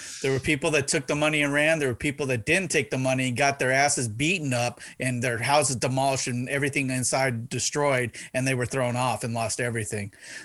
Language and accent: English; San Diego, California, United States; growing up Mexican too, you know, that's some of the best days I remember. Growing up in San Diego back in the 70s, right?